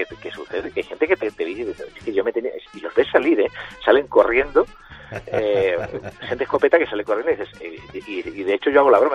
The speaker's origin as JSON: {"language": "Spanish", "region": "Melilla", "country": "Spain", "tie": "born there", "said": "nací en Melilla y de legionario que ha sacado el Cristo de Mena. O sea que te quiero decir que yo me he criado en un cuartel y mi educación ha sido bastante castrense."}